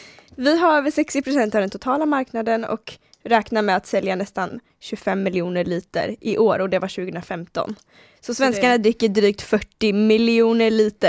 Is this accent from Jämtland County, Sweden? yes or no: no; Karlskoga, Örebro County, Sweden; accent: Karlskoga; jag är från Karlskoga. Jag gick gymnasiet i en annan stad, Örebro, som är lite större än Karlskoga.